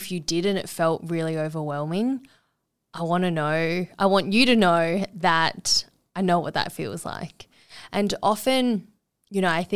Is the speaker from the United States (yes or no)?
no; Perth, Western Australia, Australia; I grew up in Perth where it's sunny and dry in December.